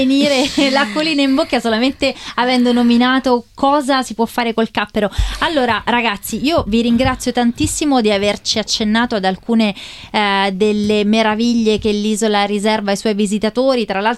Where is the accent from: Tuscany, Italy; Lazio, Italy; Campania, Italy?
Lazio, Italy; Rome; io sono di Roma